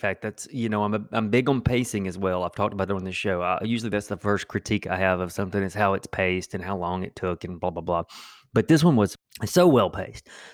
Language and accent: English; Alabama, United States; I mean, even growing up in West Alabama and not too close to Coleman, I always heard that about Coleman.